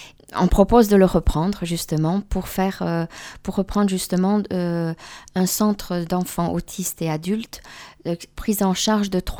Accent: Itsassou, Nouvelle-Aquitaine, France; now in Belgium; Je suis d'Ixaçu, j'habite en Belgique, près de Bruxelles.

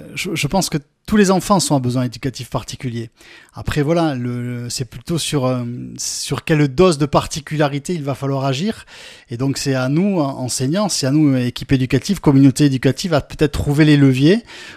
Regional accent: Salies-de-Béarn, Nouvelle-Aquitaine, France; moi je suis béarnais, je suis originaire de Salis de Béarn.

